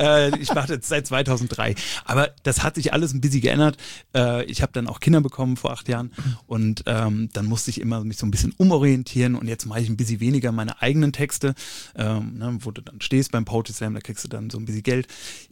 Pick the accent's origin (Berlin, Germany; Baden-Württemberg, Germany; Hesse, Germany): Hesse, Germany; Gambach; Ich komme ja aus Gambach.